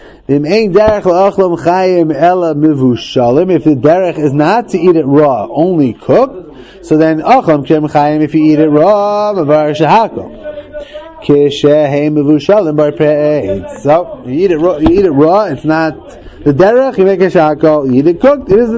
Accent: Hillcrest, New York, United States; So I grew up in Hillcrest on 168th Street between 75th and 76th.

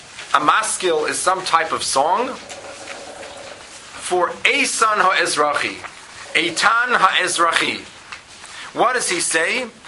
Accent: Baltimore, Maryland, United States; I grew up in Baltimore in a Satmar Shtibel.

